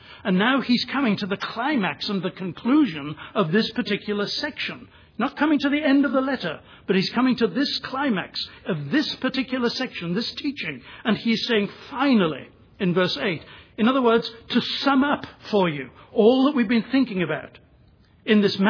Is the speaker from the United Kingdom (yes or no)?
yes; England, United Kingdom; I'm English, you're American.